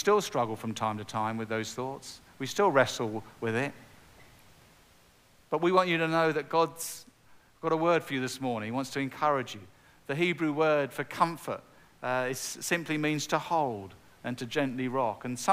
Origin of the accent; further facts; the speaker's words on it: United Kingdom; now in United States; but no, we're from the UK. But we are very proud to say that we are now US citizens.